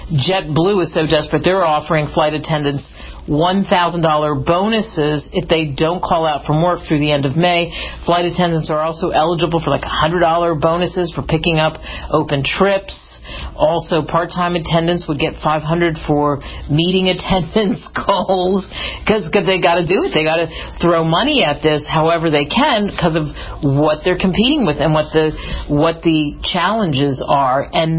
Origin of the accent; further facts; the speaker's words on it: New Jersey, United States; also born or lived in New York; I'm from back east. I grew up in New Jersey and New York, and so I grew up in that kind of culture where you had all kinds of different people